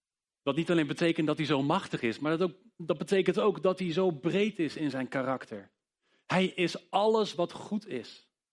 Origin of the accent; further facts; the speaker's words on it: Ede, Gelderland, Netherlands; ik kom uit Ede.